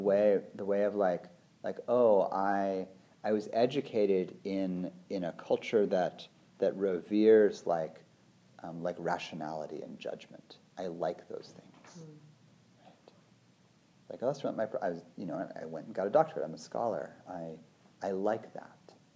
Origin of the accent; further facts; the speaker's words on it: Livermore, California, United States; I'm the guy from Livermore who likes Brussels sprouts